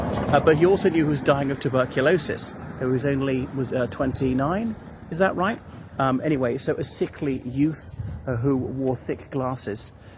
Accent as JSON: {"language": "English", "country": "Ireland", "said": "from Ireland."}